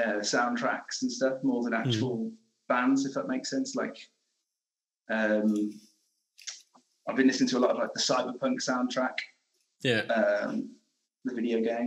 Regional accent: United Kingdom; But being British, I love a good roast dinner.

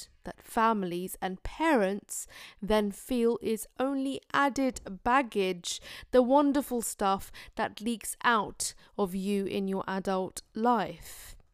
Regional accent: United Kingdom; first language Urdu; but from growing up in British Asian culture, being very close to South Asian culture, growing up with my mother tongue being Urdu, understanding Punjabi, and growing up with other British South Asian friends throughout my entire life.

